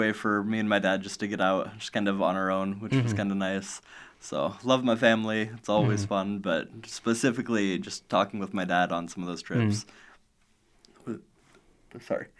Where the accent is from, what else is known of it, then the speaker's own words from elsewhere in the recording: Rockwell City, Iowa, United States; I know I'm originally from a little town in Iowa.